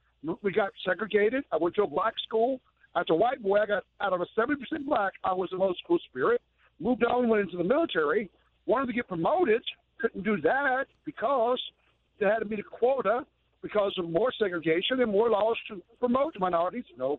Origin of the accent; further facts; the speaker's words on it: the South, United States; born there; I was born in the South.